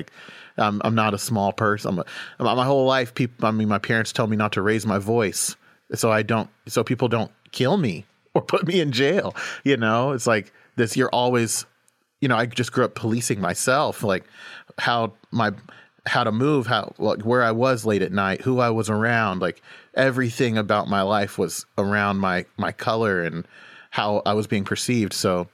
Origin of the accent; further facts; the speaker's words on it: Oklahoma, United States; You know, you grow up where I grew up in Oklahoma, where there was a lot of violence